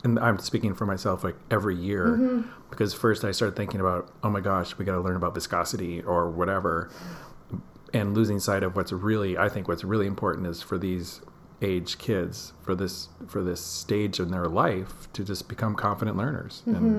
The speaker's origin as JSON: {"language": "English", "region": "Michigan", "country": "United States", "tie": "born or raised there", "said": "Previously, I taught in the U.S. I'm American, grew up in Michigan."}